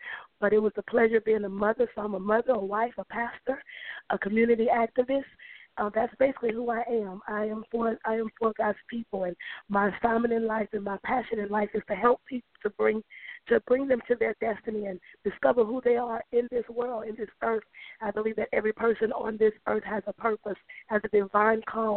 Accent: Lake Charles, Louisiana, United States; also born or lived in Baton Rouge, Louisiana; I'm from Lake Charles, was gone in Baton Rouge, and we actually moved here 6 years ago

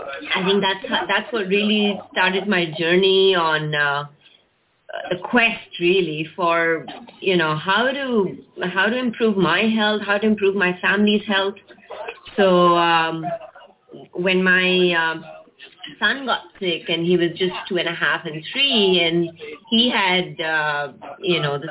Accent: Canada; also born or lived in Anchorage, United States / India / Singapore; So I was born in Canada, so I'm actually Canadian.

